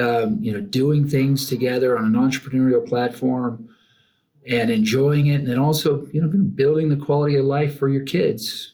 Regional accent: Texas, United States; now in Aspen, United States; those 18 solid growing up years down in South Tex

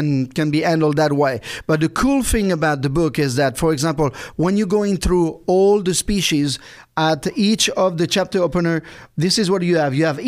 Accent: Brittany, France; also born or lived in Jersey; I grew up in Brittany. I was born in on the island of Jersey, which is like, you know, surrounded by water.

